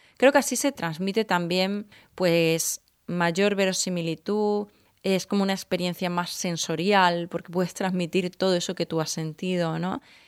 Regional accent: Seville, Andalusia, Spain; also born or lived in Extremadura; Sí, bueno, yo nací en Sevilla. Me he criado pues siempre con vínculos en el sur, entre Extremadura y Andalucía.

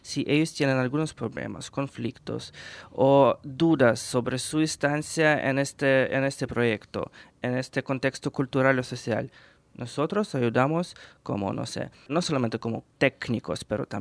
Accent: Ukraine; accent: Ukrainian; Spanish is a second language; Por cierto, soy ucraniano, por eso tengo este acento maravilloso.

